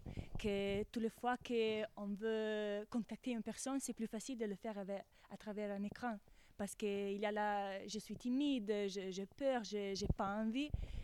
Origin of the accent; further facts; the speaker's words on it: Livorno, Tuscany, Italy; French is a second language; now in Nice, France; je suis une stagiaire italienne, je viens de la Toscane, de l'Italie, non, près de Florence, de Livorno, et je suis ici pour faire un stage dans le Théâtre National de Nice.